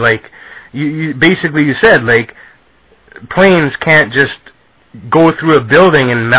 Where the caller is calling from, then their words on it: Sault Ste. Marie, Ontario, Canada; I live in Sault Ste. Marie, Canada. I'm calling you from Sault Ste. Marie, Canada.